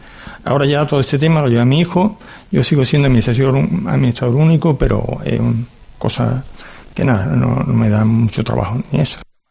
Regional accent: Cádiz, Andalusia, Spain; Soy administrador único de Inmobiliaria Retamar. Yo, mi infancia fue en Cádiz, en La Laguna, y en el Colegio San Felipe Neri, donde tengo muchos compañeros y tal. Soy ingeniero industrial y estuve trabajando 2 años en Málaga en una constructora.

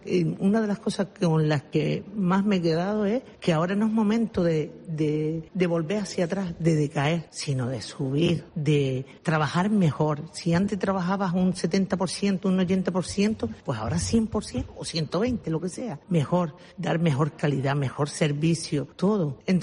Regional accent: Arucas, Canary Islands, Spain; Y soy de Arucas. Y llevo Arucas en el corazón.

